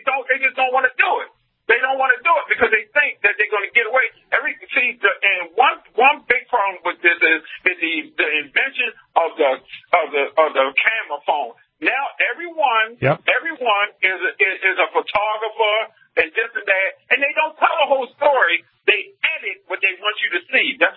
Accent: New York, United States; now in Maryland, United States; I'm from New York. I traveled around because I was a military brat and everything, but and live in Maryland now. I have a home in Texas.

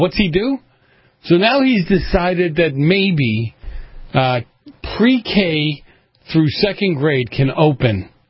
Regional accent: Boston, Massachusetts, United States; I grew up in Boston. You know, the college is 2 minutes walk apart from each other.

